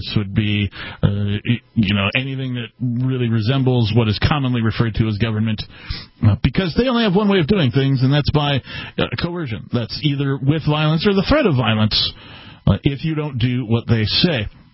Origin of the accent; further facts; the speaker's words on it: Southern US, United States; accent: southern; That's my southern accent. My almost nearly a foghorn leghorn type of accent.